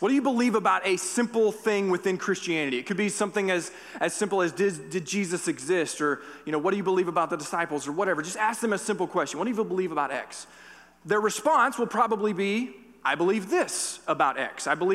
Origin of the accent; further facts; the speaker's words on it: the South, United States; moved away as an adult; now in Alaska, United States; I came from the South, so I'm not a native to Alaska. My family and I moved up here in 2002 because of my job with the Air Force.